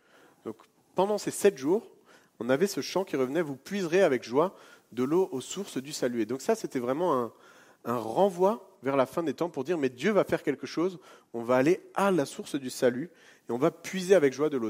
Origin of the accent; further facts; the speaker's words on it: Grand Est, France; je suis alsacien d'origine, donc et d'origine catholique